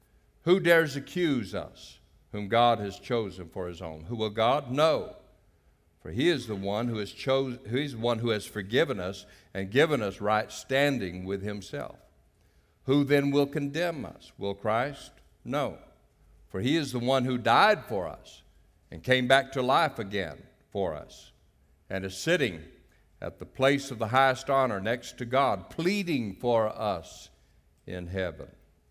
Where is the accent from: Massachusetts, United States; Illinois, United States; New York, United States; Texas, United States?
Texas, United States; Houston; I'm from Houston, Texas.